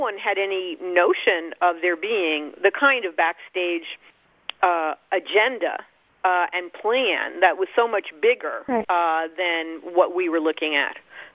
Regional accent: New York, United States; I'm speaking, as a New Yorker here

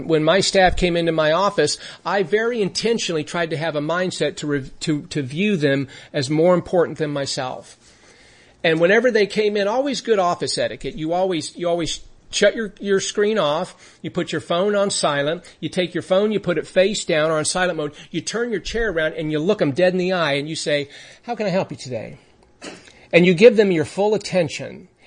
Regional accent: Las Vegas, Nevada, United States; Because when I was a teenager growing up in Vegas, I've shared this story before

